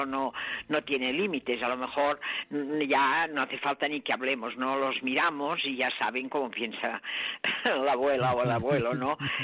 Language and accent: Spanish; Catalonia, Spain; Es que yo soy catalana.